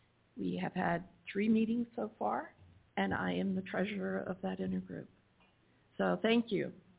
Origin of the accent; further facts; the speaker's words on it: California, United States; I am from California.